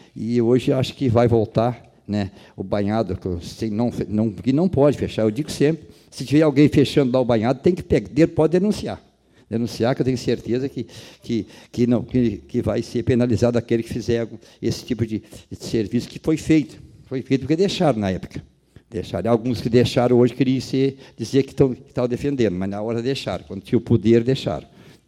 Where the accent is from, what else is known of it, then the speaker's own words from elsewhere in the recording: São Caetano, Brazil; Para mim, São Caetano é onde eu nasci e me criei, né, vereadora Vanessa, é a minha localidade, né, e sempre tenho orgulho da minha localidade